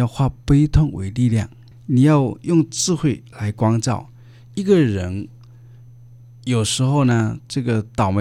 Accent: China; 我们中国人也常常讲说，多一事就长一智

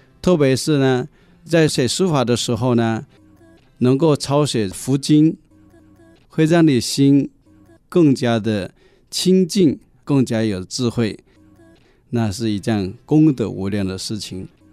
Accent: China; 我们作为一个中国人，现在侨居在国外，我们应该不要忘本

